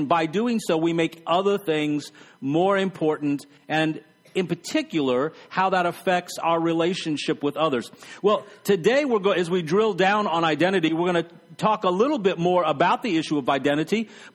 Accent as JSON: {"language": "English", "region": "Texas", "country": "United States", "tie": "born or raised there", "said": "And I grew up in West Texas."}